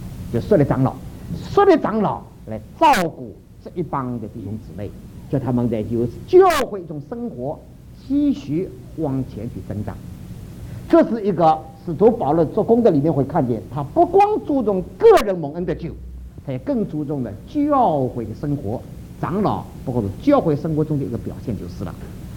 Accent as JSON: {"language": "Chinese", "region": "South China", "country": "China", "said": "我们中国人，或特别是我们南方人啊，我是个南方人"}